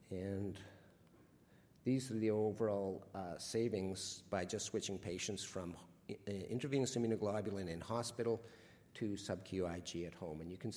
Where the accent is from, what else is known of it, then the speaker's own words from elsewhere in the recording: Alberta, Canada; I've concentrated on Alberta and Ontario because I'm from Alberta and because I'm now in Ontario.